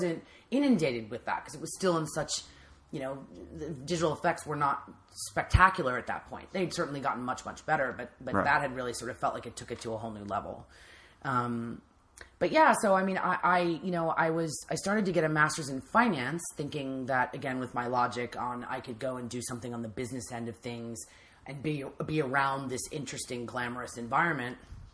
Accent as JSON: {"language": "English", "town": "Washington", "region": "District of Columbia", "country": "United States", "said": "And it was like I'm from Washington, D.C."}